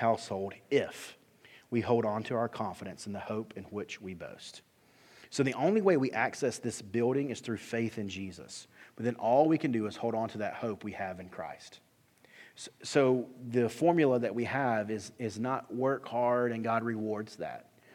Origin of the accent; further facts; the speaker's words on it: Alabama, United States; I grew up in South Alabama, okay?